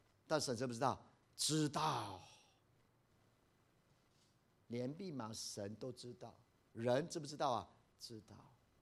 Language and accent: Chinese; China; 到处我们中国人有啊，我们去美国到处都是啊